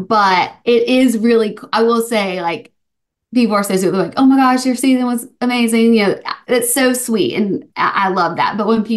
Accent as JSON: {"language": "English", "region": "Alabama", "country": "United States", "tie": "born or raised there", "said": "and then my home state, Alabama, Birmingham, Tuscaloosa."}